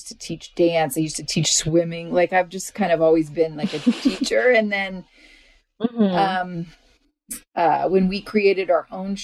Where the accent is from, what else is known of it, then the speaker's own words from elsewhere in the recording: Georgia, United States; moved away; I mean, I grew up in Georgia, which just flipped. I mean, that's a huge difference from when I lived there.